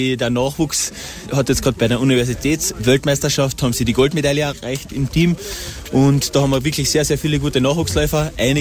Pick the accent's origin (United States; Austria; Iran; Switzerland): Austria; Carinthia; ich bin am Ostsee aufgewachsen und als braver Kärntner bin ich natürlich zuerst Skirennen gefahren und dann Wasserski.